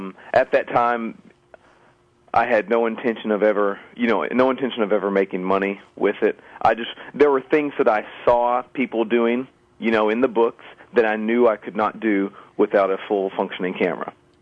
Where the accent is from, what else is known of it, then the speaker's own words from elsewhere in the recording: Arkansas, United States; I'm from Southwest Arkansas, and then I graduated from ASU.